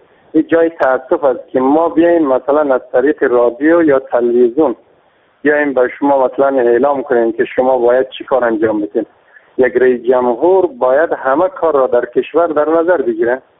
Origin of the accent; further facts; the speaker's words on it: Afghanistan; ما به عنوان یک افغانی از شما تقاضا دارم